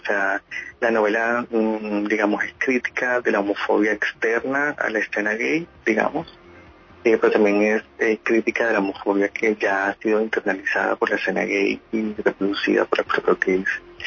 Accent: Barranquilla, Atlántico, Colombia; está inspirada en mi ciudad natal, que es Barranquilla.

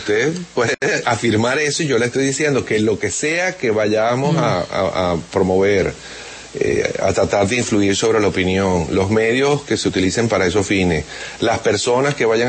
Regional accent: Venezuela; yo no puedo estar menos que agradecido como venezolano

